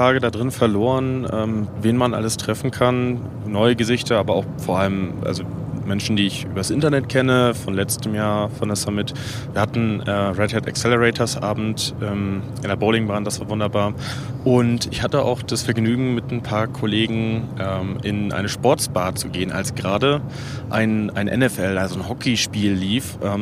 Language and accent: German; Northern Germany, Germany; ich bin Norddeutscher